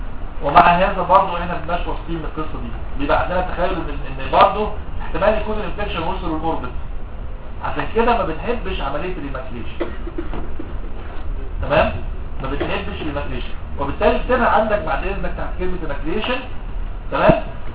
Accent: Egypt; حتى البترست ما عندنا في مصر دي عمليه غاليه جدا

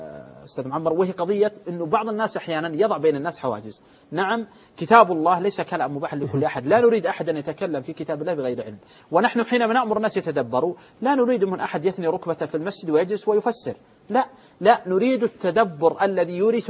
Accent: Al-Qassim, Saudi Arabia; وعامي عندنا في القصيم

